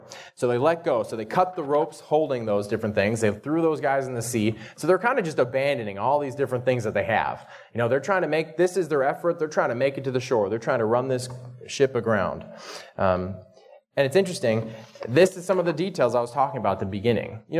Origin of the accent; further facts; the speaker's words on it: North Dakota, United States; I come from North Dakota, where the Missouri River is pretty clean. It's the start of the Missouri River.